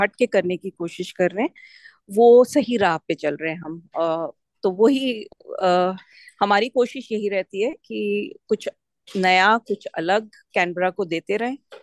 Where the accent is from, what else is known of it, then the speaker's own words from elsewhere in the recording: South India, India; मैं साउथ से हूँ, you know got a lot of fond memories of south Indian food